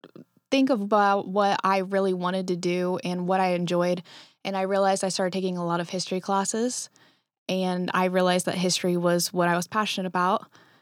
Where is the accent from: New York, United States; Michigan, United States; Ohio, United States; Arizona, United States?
Ohio, United States; Lucasville; I am from Lucasville, technically, but it's pretty much Memphord.